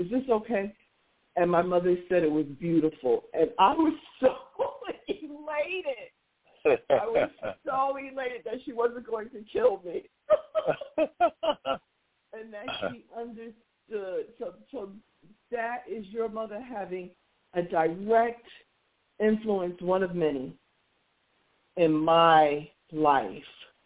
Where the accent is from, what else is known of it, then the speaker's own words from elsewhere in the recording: Hillside, New Jersey, United States; You know, Mike, we grew up in Hillside, New Jersey.